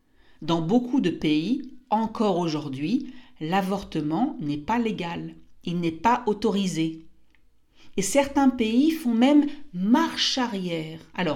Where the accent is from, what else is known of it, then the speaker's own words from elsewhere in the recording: France; je suis née en France et je fais partie d'une génération très chanceuse.